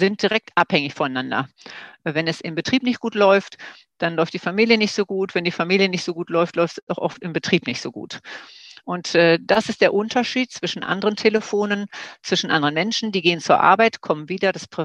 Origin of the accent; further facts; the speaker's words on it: Seppenrade, North Rhine-Westphalia, Germany; ich komme aus Seppenrade. Das ist im Kreis Coesfeld. Bin Bäuerin, landwirtschaftliche Unternehmerin.